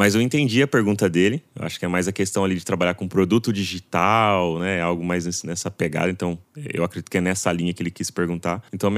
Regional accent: José Bonifácio, São Paulo, Brazil; eu sou de José Bonifácio.

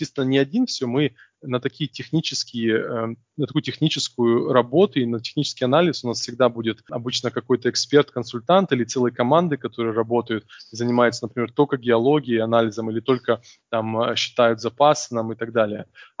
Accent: Neryungri, Sakha Republic, Russia; born there; Но я родился в Неринг, и это Якутия, южная часть Якутии.

